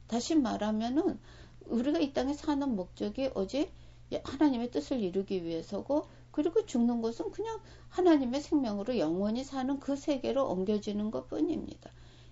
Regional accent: South Korea; 한국에서 이렇게 사계를 맞으면서 그 태어나서 자라서 그리고 정말 뼈가 굵어진 그런 곳인데도

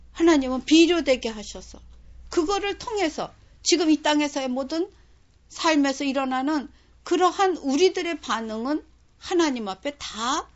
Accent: South Korea; 저 같은 경우 한국 사람으로서 저희 부모님에게서 태어난 나라는 사람.

